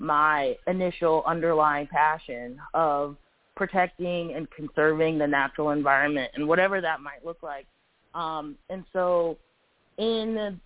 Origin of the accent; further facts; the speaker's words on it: Georgia, United States; which to me, growing up in Georgia is just kind of weird.